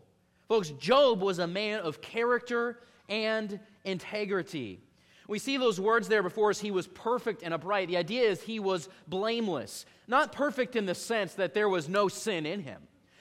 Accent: Midwest, United States; growing up in the Midwest where it's very flat, we have some rolling hills where I am from

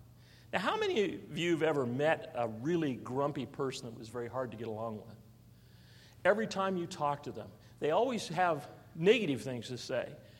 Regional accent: Spokane, Washington, United States; My grandfather, where I grew up in Spokane, my grandfather had plum trees, yellow plums.

